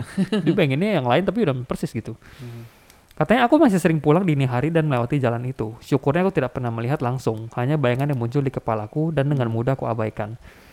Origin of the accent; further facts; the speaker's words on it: Bali, Indonesia; Masih di Bali juga katanya. Katanya 2 jam dari kota asalku.